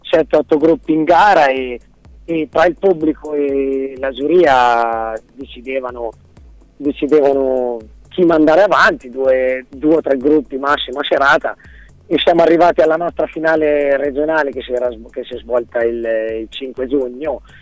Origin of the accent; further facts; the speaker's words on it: Città di Castello, Umbria, Italy; noi siamo di Città di Castello, in provincia di Perugia